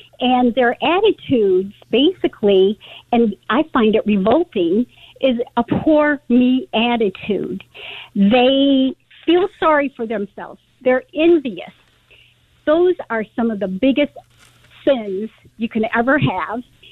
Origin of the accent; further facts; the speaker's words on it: Michigan, United States; I hate to say this. I'm from Michigan originally. So I'm down here because my husband works at the university.